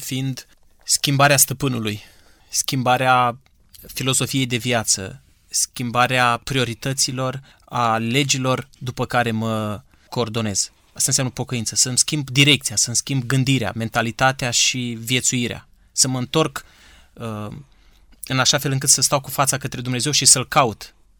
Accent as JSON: {"language": "Romanian", "country": "Romania", "said": "Tu ești român, să zicem, eu sunt român."}